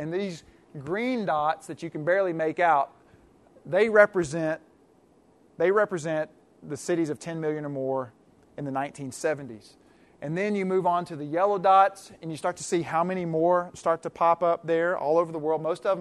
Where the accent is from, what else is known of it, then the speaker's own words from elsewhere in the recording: Highview, Kentucky, United States; I actually grew up just outside of Louisville in a little community called Highview. At the time I grew up in Highview, we had two stoplights in Highview.